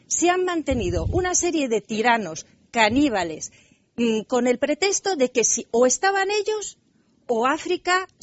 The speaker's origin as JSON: {"language": "Spanish", "country": "Spain", "said": "como española, además"}